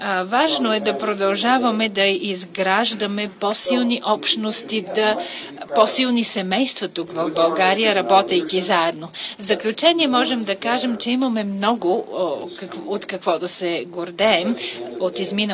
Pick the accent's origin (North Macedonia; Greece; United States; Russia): United States; Bulgarian is a second language; now in Bulgaria; Като американец аз се гордея от стандартите, зададени от американските компании